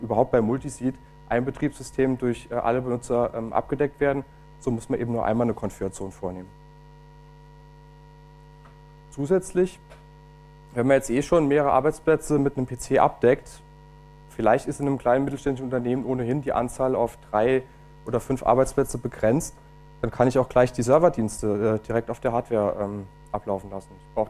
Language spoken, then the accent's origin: German; Zweibrücken, Rhineland-Palatinate, Germany; Ich komme aus Zweibrücken, bin dort an der Fachhochschule Kaiserslautern